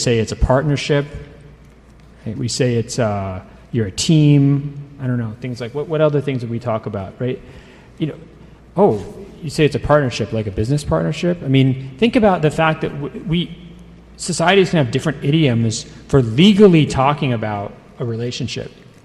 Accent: Chevy Chase, Maryland, United States; I was raised in Washington, D.C. suburbs.

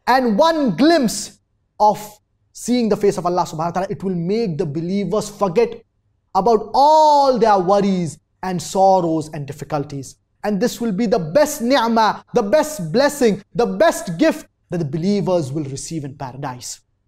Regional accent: Melbourne, Victoria, Australia; from Melbourne, Australia. I'm a medical student.

